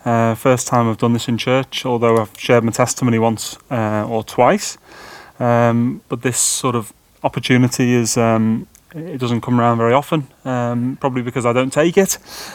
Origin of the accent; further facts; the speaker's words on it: Crosby, North West England, United Kingdom; So I was born in 1985 in Crosby. I lived there for a number of years, and I was the third child from my parents.